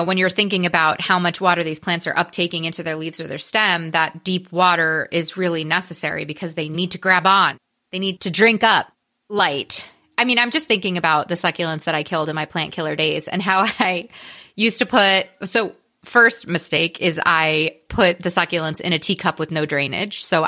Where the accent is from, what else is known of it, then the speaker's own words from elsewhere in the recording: New York, United States; I think as a New Yorker, every time I go to California